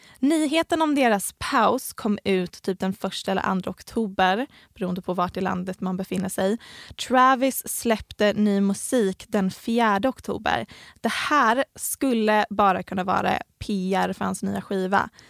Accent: Helsingborg, Skåne, Sweden; Vi kommer bara från Helsingborg.

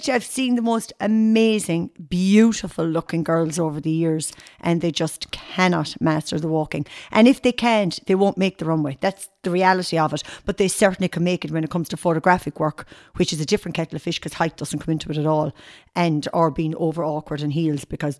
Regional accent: Tipperary, Ireland; now in Galway, Ireland; I'm actually from Tipperary originally, but I'm living in Galway now over 33 years. So to be fair, Galway really is home. And that's not forgetting my roots either. I was born and reared in Tip, but in saying that, I'm living in Galway so long now, it's very home.

